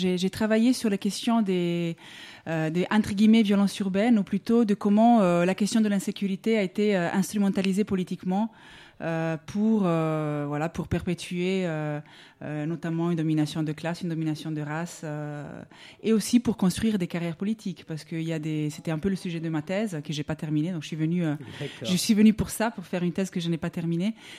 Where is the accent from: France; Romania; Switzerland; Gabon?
Switzerland; Italian-speaking Switzerland; born there; moved away as an adult; je suis née en Suisse, donc dans la partie italienne de la Suisse.